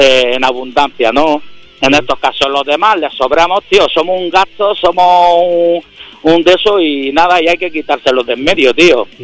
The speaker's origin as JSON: {"language": "Spanish", "town": "Granada", "region": "Andalusia", "country": "Spain", "said": "yo le dije que no era de Madrid, porque venía a Madrid. Y le dije, yo soy del sur de España."}